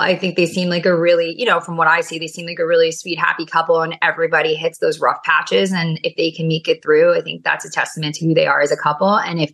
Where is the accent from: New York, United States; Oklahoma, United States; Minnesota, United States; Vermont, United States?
New York, United States; also born or lived in Orange County; He's like from the country world and I'm obviously from New York and, you know, Orange County.